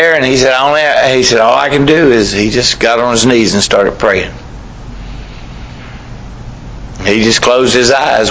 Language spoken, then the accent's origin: English; Texas, United States; I mean, we live in South Mississippi. I grew up in South Texas.